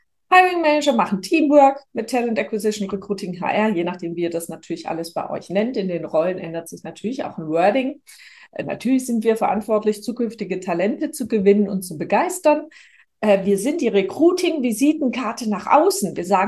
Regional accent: Stuttgart, Baden-Württemberg, Germany; accent: Swabian; now in Düsseldorf, Germany; ich komme aus Stuttgart, lebe seit 14 Jahren in Düsseldorf und bemühe mich stets im Hochdeutsch

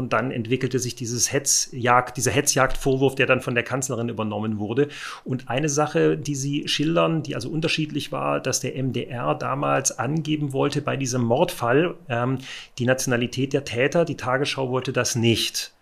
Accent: West Germany, Germany; also mir als Wessi gar nicht so klar gewesen

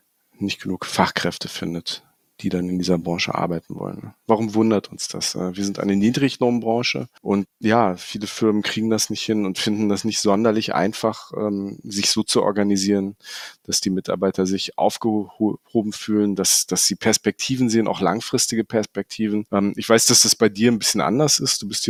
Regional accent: Hanover, Lower Saxony, Germany; Meine alte Heimat.

